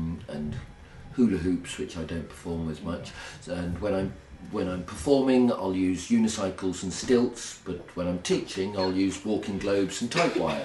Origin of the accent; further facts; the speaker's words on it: South West England, United Kingdom; No, I grew up in Devon, so I went to school down in Devon.